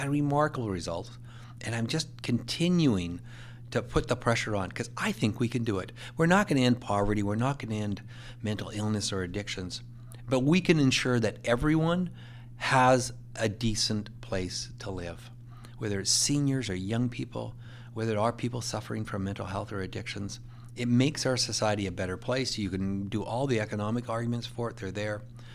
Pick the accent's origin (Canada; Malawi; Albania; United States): Canada; Kamloops, British Columbia; I was born and raised in Kamloops, and I wanted to go to university.